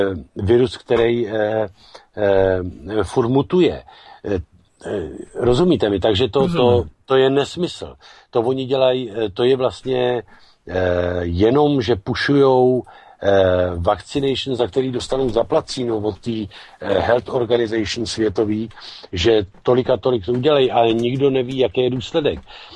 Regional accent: Bohemia, Czechia; now in United States; já jsem právník z Čech, ale my teď tady máme taky pár soudních řízení v Americe

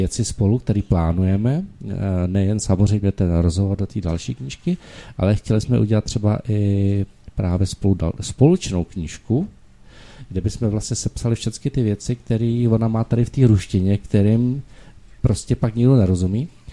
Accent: Ukraine; now in Czechia; No ale Lena odsaď nechtěla, no, takže líbilo se jí tady, proto jsem taky přišla z Ukrajiny.

